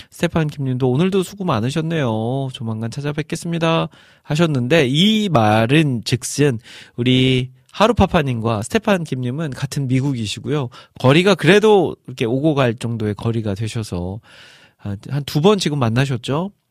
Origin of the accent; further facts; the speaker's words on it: Iksan, North Jeolla, South Korea; accent: Chungcheong-Jeolla dialect; 근데 저는 전라북도 출신이라서 그리고 이제 저희 고향이 익산인데 익산은 충청도하고 또 붙어 있어서 이 충라 사투리라고 해요.